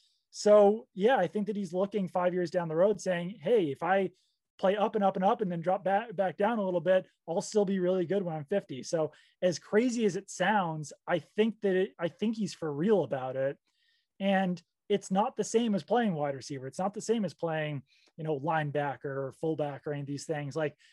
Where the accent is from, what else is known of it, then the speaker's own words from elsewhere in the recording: New England, United States; I'm from New England. I like Tom Brady as a human being